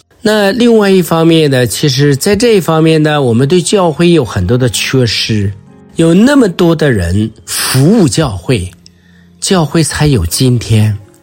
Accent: China; 其实我们中国人过除夕啊，结账、盘货、还款、打扫卫生啊等等，其实我们有相同的啊一些理念。这是我们每一个中国人啊都要在大年三十要做的一件事

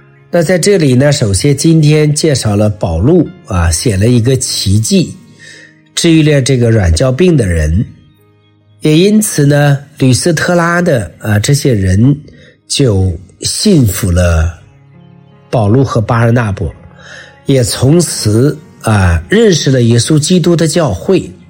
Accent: China; 包括我们中国啊，我们也有很多的这个神灵啊，神的体系太多了，连我们中国人都不知道我们有多少神灵。

